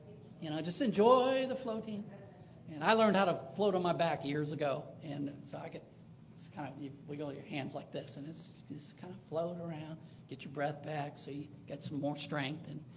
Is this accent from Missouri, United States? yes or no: yes; Missouri, United States; And I grew up in the St. Louis County area, and so every once in a while I'd go downtown by the arch and see the fast-flowing Mississippi River.